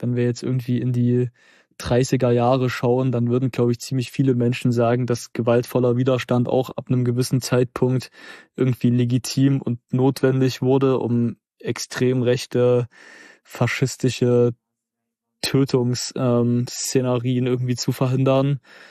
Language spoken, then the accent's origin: German; Zwickau, Saxony, Germany; ob jetzt in meiner Heimatstadt Zwickau